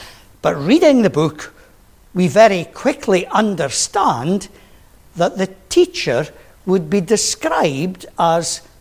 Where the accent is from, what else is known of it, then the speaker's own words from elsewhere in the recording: Scotland, United Kingdom; I am Scottish through and through, I suppose.